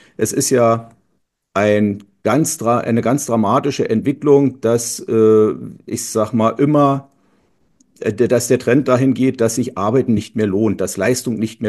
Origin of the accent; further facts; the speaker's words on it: East Germany, Germany; ich komme ja aus dem System des Sozialismus, aus der DDR, war ja die ersten 15 Jahre meines Lebens braver Staatsbürger